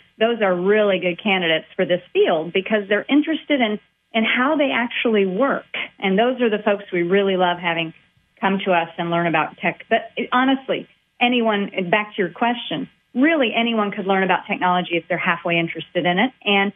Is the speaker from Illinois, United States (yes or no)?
yes; Charleston, Illinois, United States; born there; I was born in Charleston, Illinois, where Eastern Illinois University